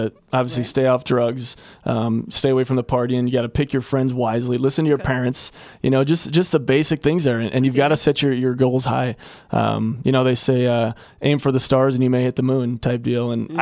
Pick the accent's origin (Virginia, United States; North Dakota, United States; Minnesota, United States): Minnesota, United States; Well, I'm from Minnesota, actually.